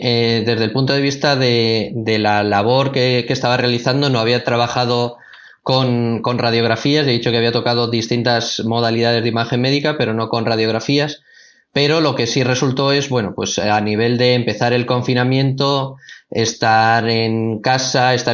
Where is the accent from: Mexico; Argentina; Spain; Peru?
Spain; Cuenca, Castilla-La Mancha; born there; yo nací en Cuenca, en España